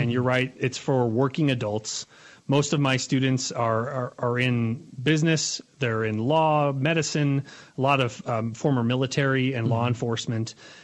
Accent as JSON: {"language": "English", "country": "United States", "said": "while I'm obviously an American, I'm here in this culture, I love our culture"}